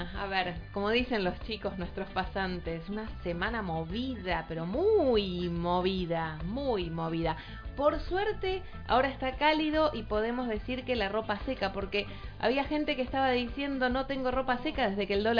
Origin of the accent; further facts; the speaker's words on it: Argentina; a mí me llenó de orgullo como argentina, porque nosotros los argentinos tenemos de qué enorgullecernos